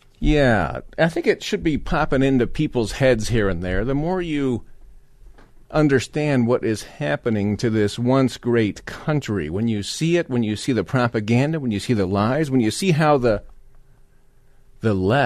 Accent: Denver, Colorado, United States; I grew up right here in Denver metro area. Yeah, I'm a Colorado patriot.

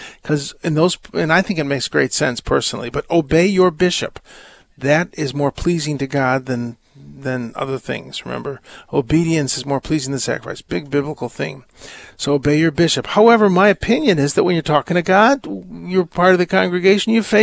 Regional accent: United States; And I said, you know, we're American tourists.

